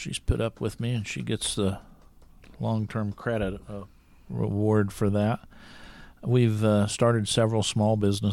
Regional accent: Kansas, United States; I was born and raised in Kansas, and as was Dana and our three kids.

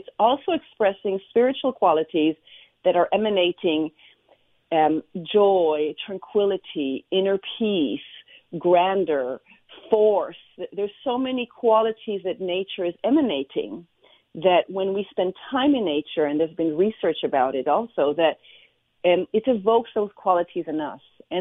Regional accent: Israel; I was born and raised in Israel to an Israeli father, a Swedish mother, a Jewish father, a Christian Protestant mother

